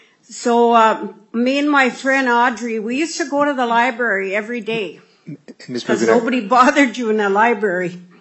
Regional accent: Minnesota, United States; When I was growing up on White Earth, my mother and my family practiced the Indian culture and did their ceremonies and spiritual activities.

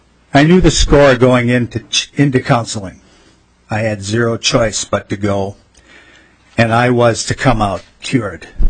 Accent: Winona, Minnesota, United States; now in Richfield, United States; I live in Richfield currently, but I'm from Winona. I'm transgender.

